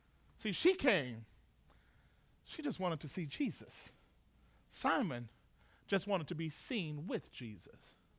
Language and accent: English; the South, United States; See, I grew up in the South, and there were cultural rules in the South.